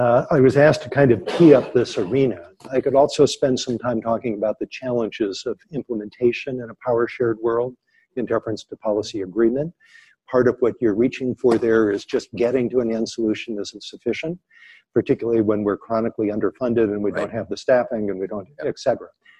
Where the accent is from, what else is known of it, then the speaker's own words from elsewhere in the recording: New England, United States; I grew up in New England. Went to school at the University of Maine.